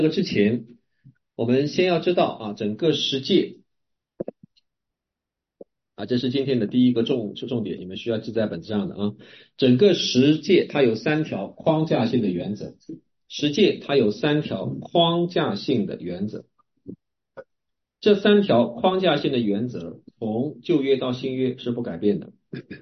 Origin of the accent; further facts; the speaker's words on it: China; 我们中国人很熟悉的儒家强调的是什么？叫百善孝为先。